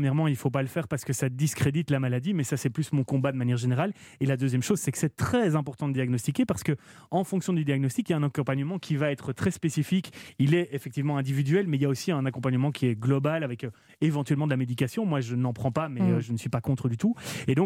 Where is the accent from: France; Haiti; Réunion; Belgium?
Belgium; je joue quand même à un niveau de compétition chez moi en Belgique.